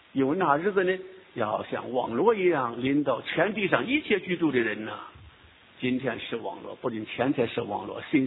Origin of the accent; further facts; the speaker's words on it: China; 我们中国人都有很好的教训